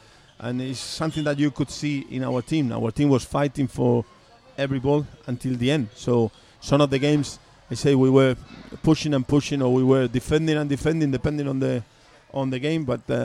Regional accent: Spain; No, not really, because I'm coming from Spain, and I was in the academy with Real Madrid

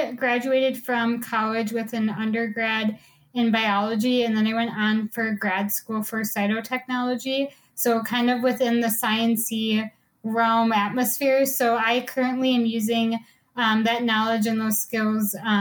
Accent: Wisconsin, United States; I'm based in Wisconsin. I was born and raised in Wisconsin, currently living in the Milwaukee suburbs area.

